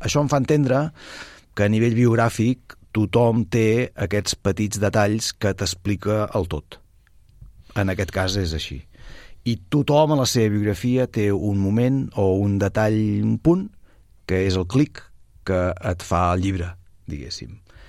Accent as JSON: {"language": "Catalan", "town": "Manresa", "region": "Catalonia", "country": "Spain", "tie": "born there", "said": "Jo vaig néixer a Manresa."}